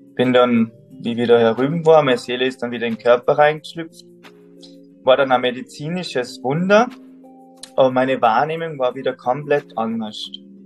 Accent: Salzburg, Austria; Also gebürtig komme ich aus Salzburg, vom Bergbauer auf über 1000 Meter, da bin ich aufgewachsen.

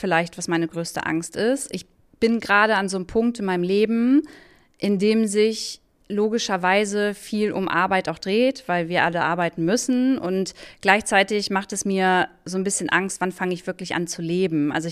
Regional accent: Braunschweig, Lower Saxony, Germany; also born or lived in Berlin; ich komme aus Braunschweig, da wohne ich auch, habe lange in Berlin gelebt

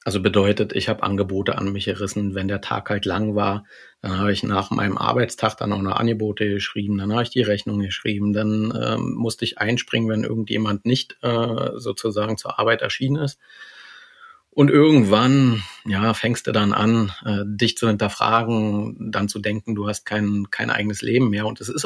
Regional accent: Berlin, Germany; Ich wohne nicht immer schon in Sachsen-Anhalt. Das ist erst seit Ende 2018 so. Eigentlich komme ich daher, wo du jetzt gerade sitzt, aus Berlin und bin auch ein Berliner Stadtkind

